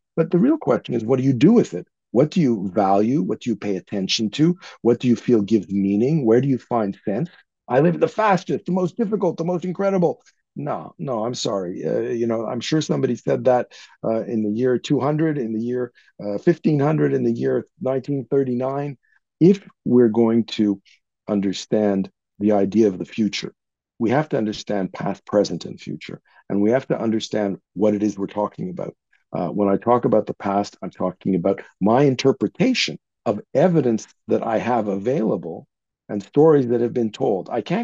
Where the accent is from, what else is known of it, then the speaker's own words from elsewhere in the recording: Canada; I'm from Canada.